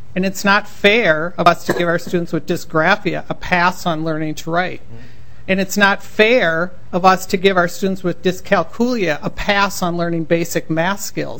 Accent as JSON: {"language": "English", "town": "Minneapolis", "region": "Minnesota", "country": "United States", "said": "I'm from Minneapolis"}